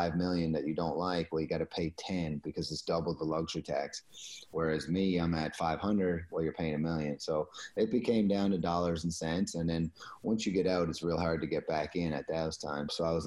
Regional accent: Newfoundland and Labrador, Canada; I'm coming from Newfoundland. Like, the second plane ride I had was when I left Newfoundland to go to Toronto.

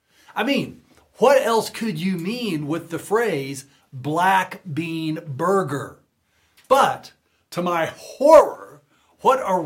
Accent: Texas, United States; Growing up in Texas, what I envisioned in my mind was this, right?

